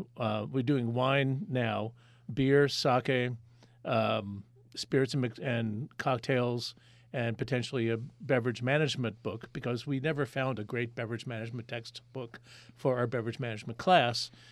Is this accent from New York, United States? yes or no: yes; Hastings-on-Hudson, New York, United States; I'm from Hastings on Hudson. I'm from a hyphenated town.